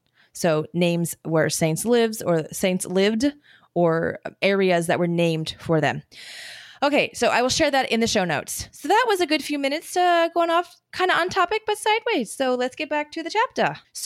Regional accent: United States; As an American, even if I studied the exact same thing but studied it here in America, I would have seen that and said hagiography, right?

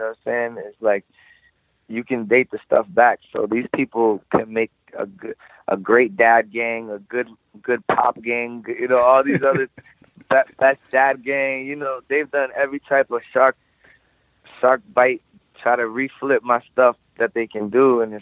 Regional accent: Lawrence, Massachusetts, United States; This year, we usually just do it in my hometown. Like I told you, Lawrence, Mass is the poorest city in Massachusetts, so it really needs it.

